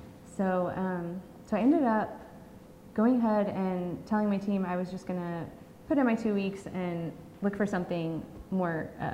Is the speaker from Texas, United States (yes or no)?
yes; Houston, Texas, United States; I'm from Houston, which is where we are right now.